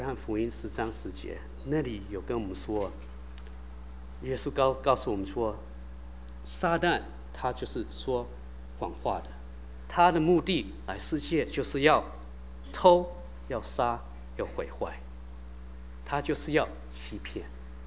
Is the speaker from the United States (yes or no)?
yes; United States; 我在美国这边长大的